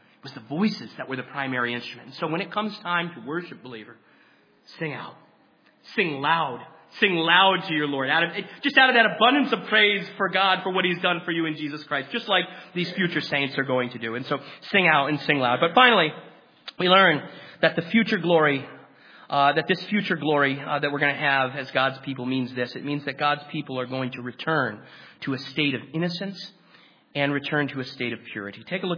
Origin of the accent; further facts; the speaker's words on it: the North, United States; I'm from the North. I'm a Yankee, you know what I mean, whatever.